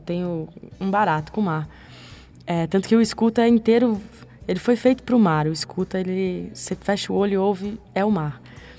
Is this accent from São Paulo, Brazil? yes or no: yes; São Paulo, Brazil; moved away as an adult; now in Rio de Janeiro, Brazil; eu sou carioca e morei em São Paulo a vida inteira, fui criada em São Paulo e voltei para o Rio com 21. Mas eu vou te dizer que, assim, depois disso, eu descobri que eu sou paulista.